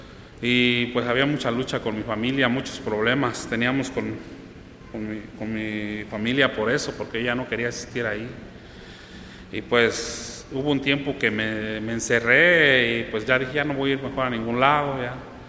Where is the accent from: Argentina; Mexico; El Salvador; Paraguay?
Mexico; Nopopeo, Michoacán; vivo no ahí en Pátzcuaro, sino ahí cerquitas en Nopopeo. Algunos ya conocen mucho, ¿verdad? Es nombre de mi pueblo.